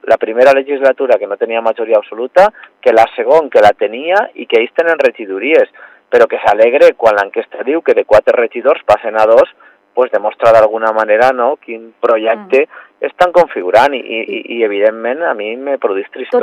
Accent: Vila-real, Valencian Community, Spain; el que m'importa és el meu poble, és Vila-real, Vila-real primer que res

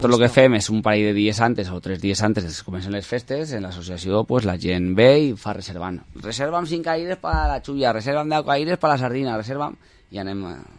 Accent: Burriana, Valencian Community, Spain; De fet, jo no sóc de Villarreal, jo sóc de Burriana, però bueno, porto 18 anys vivint en Villarreal. Treballo en Villarreal fa 25 anys

